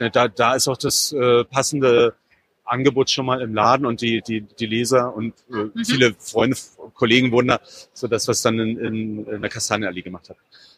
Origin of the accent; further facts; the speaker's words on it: Saxony, Germany; Das ist so ein bisschen wie in meiner Heimat. Das erinnerte mich in vielerlei Hinsicht an die Oberlausitz oder an meine Gegend, wo auch Betriebe zumachten